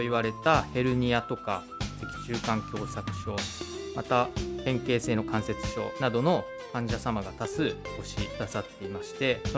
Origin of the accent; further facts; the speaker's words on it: Minamiboso, Chiba, Japan; 私が生まれ育ったこの南房総エリアをですね、元気にしたいと考えています。